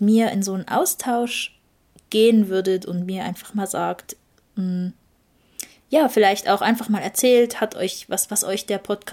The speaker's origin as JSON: {"language": "German", "country": "Germany", "moved": "as an adult", "lives_now": "Switzerland", "said": "wie es mir als Deutsche in der Schweiz geht oder wie es mir grundsätzlich damit ging, auszuwandern"}